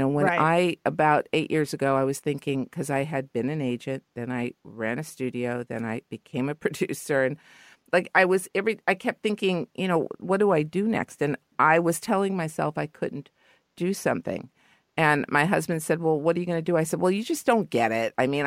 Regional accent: Los Angeles, California, United States; You know, I used to be, I guess, embarrassed because I'm from L.A., but I'm from the Valley.

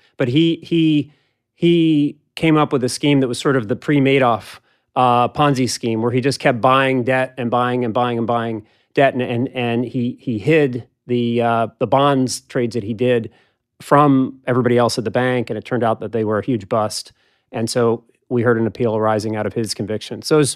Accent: Philadelphia, Pennsylvania, United States; So I grew up in Philadelphia and then went with you to Cornell.

